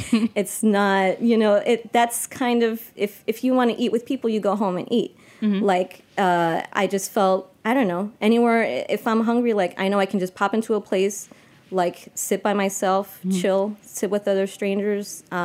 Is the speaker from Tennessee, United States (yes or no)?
no; New York, United States; Born and raised in New York. In the States, you know, I went to Ecuador when I was like 21 for the first time.